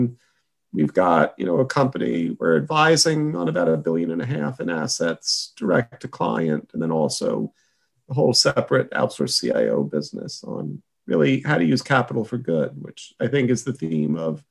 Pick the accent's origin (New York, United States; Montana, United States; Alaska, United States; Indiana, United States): New York, United States; Queens; Yeah, born in Queens, New York. Like the fact that I'm a native New Yorker. Still live in Manhattan these days.